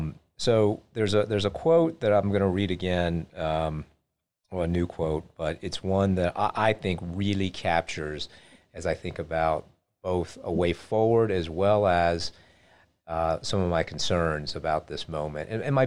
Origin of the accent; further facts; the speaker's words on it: Atlanta, Georgia, United States; I grew up in Atlanta, and so I follow, you know, just the comings and goings back there.